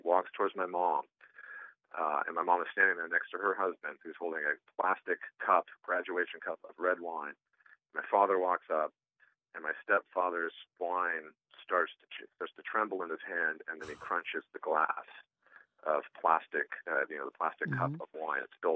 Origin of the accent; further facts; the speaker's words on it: California, United States; also born or lived in Texas; No, well, I was born in Texas, the youngest of four, and 6 months after I came along, we moved to California.